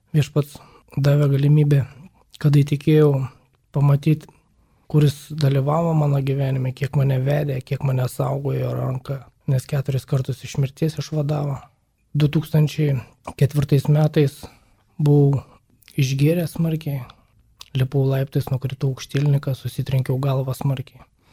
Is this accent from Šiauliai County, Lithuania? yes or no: yes; Šiauliai, Šiauliai County, Lithuania; Esu šiaulietis, man 50 metų.